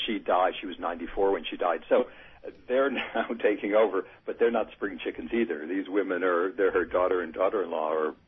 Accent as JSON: {"language": "English", "town": "Scranton", "region": "Pennsylvania", "country": "United States", "said": "I'm from, and I would rarely admit this on the air or even in public, I'm from Scranton, Pennsylvania."}